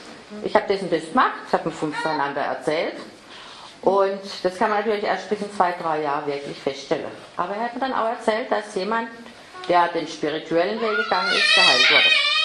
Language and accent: German; Oberkirch, Baden-Württemberg, Germany; ich komme aus Oberkirch, im Ortenaukreis, gegenüber von Straßburg.